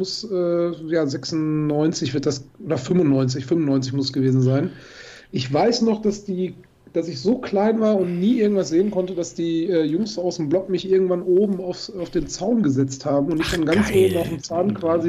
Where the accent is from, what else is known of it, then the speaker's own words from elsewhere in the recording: Hagen, North Rhine-Westphalia, Germany; bin 35 Jahre alt. Ich komme aus Hagen, Nähe von der verbotenen Stadt.